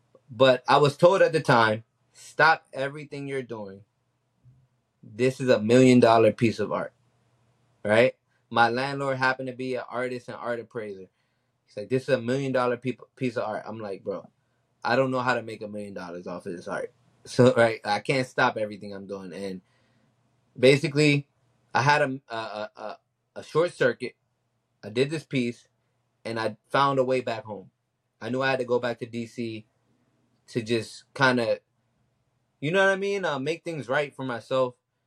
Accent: Miami, Florida, United States; And I realized that I was just missing home. And I was missing home from Miami. I'm like, yo, you missing home from paradise.

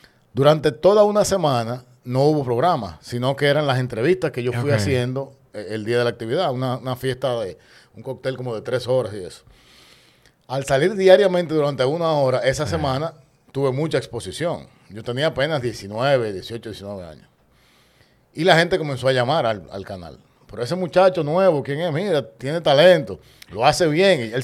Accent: Dominican Republic; Pero yo dije, no, yo quiero estudiar en mi país. Primero, no quería dejar a mi madre sola. Y segundo, siempre creí en la República Dominicana.

